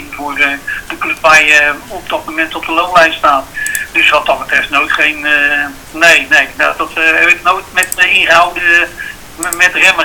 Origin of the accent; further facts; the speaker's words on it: Rotterdam, South Holland, Netherlands; Feyenoord, daar kom ik toch vandaan uit Rotterdam.